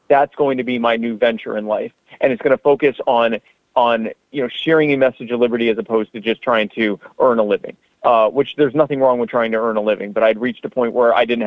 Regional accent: Myrtle Beach, South Carolina, United States; I'm from Myrtle Beach. I know what's going to happen.

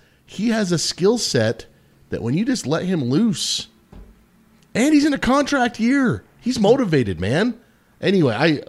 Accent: Intermountain West, United States; I grew up in the Intermountain West, and we got just force-fed the Denver Broncos.

